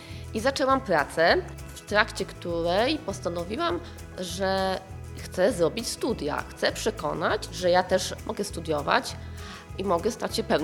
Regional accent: Kiełpino, Pomeranian Voivodeship, Poland; born there; Urodziłam się w Kiełpinie Kałtuskim i w okolicznych miejscowościach mieszka moja rodzina.

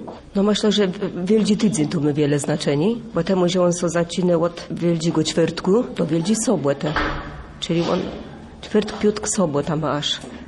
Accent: Pomeranian Voivodeship, Poland; Musimy. Nie ma loni łede u nas na Kaszabach.

